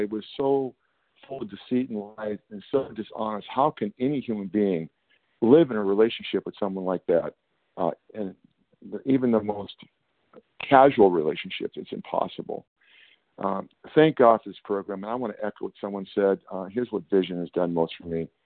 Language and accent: English; California, United States; I'm from California, and I'm a recovered compulsive eater.